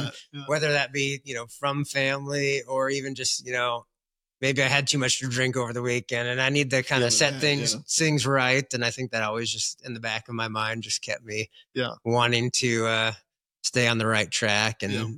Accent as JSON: {"language": "English", "town": "O'Neill", "region": "Nebraska", "country": "United States", "tie": "born or raised there"}